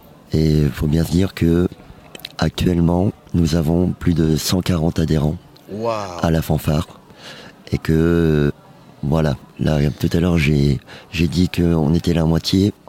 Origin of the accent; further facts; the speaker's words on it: Lille, Hauts-de-France, France; Exactement, on vient de Lille.